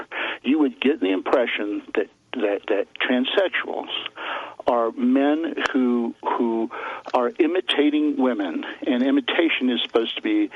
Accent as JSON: {"language": "English", "country": "United States", "said": "My grandmother was a Ukrainian, but I'm an American."}